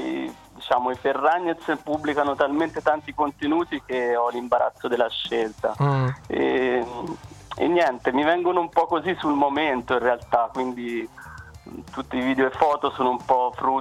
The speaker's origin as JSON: {"language": "Italian", "town": "Arezzo", "region": "Tuscany", "country": "Italy", "said": "Esatto, sono di Arezzo, quindi toscano, chianina, sì."}